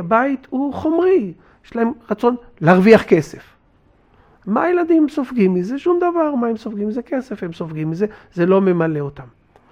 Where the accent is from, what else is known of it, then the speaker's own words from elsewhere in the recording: Hod HaSharon, Central District, Israel; אני גדלתי במקום שקוראים לו היום הוד השרון. מכיר? בזמני זה לא היה הוד השרון, כן?